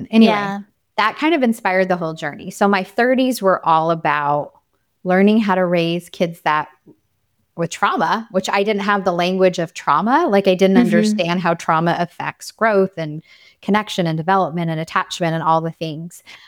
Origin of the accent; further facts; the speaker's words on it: Arizona, United States; moved away as an adult; now in Texas, United States; we moved from Arizona to Texas at the very end of my 20s. So it was like, I'd always lived in Arizona.